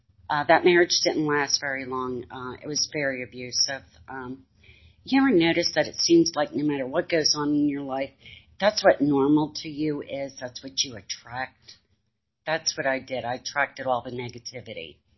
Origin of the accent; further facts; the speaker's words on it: Richmond, Virginia, United States; born there; I was born in 1959 in Richmond, Virginia, to a Navy family. We traveled a lot.